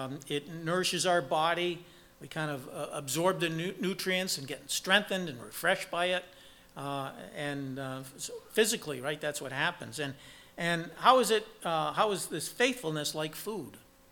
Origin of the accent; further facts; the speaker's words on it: New Hampshire, United States; I grew up in New Hampshire, in northern New Hampshire, and we were right at the foot of a mountain.